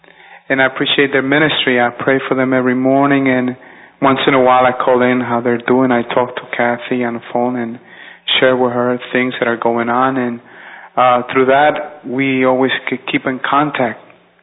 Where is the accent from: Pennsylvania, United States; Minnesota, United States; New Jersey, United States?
New Jersey, United States; I come from New Jersey